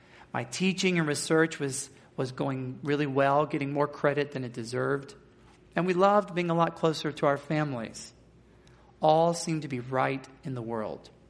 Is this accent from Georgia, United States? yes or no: no; Mississippi, United States; I grew up in Mississippi where we have lots of live oaks and water oaks